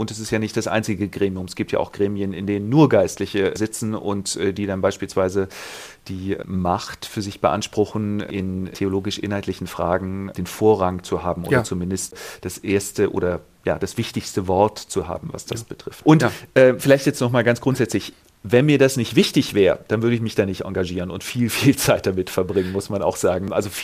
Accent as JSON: {"language": "German", "region": "Hesse", "country": "Germany", "said": "diese Kirche, wo ich herkomme in Nordhessen, stammt aus der Tradition der sogenannten nordhessischen Renitenz."}